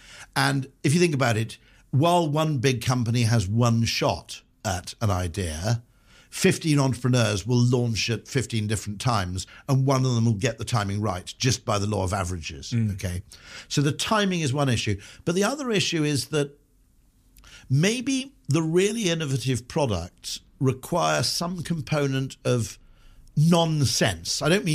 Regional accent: Wales, United Kingdom; You know, growing up in Wales is a bit of a bonus.

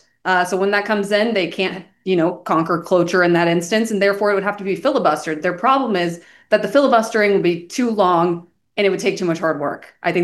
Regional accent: Georgia, United States; Oh, yes, my home state.

